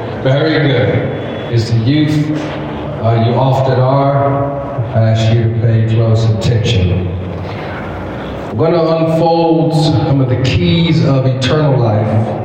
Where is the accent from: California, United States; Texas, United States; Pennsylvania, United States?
California, United States; now in Nigeria; I'm from the U.S. I'm from California. And I'm here as a missionary and as an evangelist. I've been living in Nigeria for 2 years now.